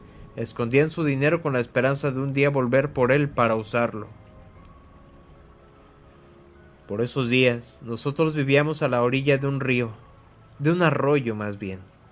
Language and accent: Spanish; Mexico; llevándose consigo un pedazo de nuestra historia como mexicanos